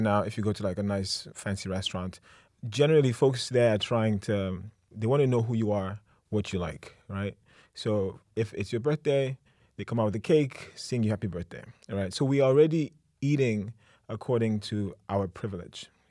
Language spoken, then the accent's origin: English; Nigeria; But I'm Nigerian. I cook Nigerian food. I think the menu is going to be some staples from where I'm from.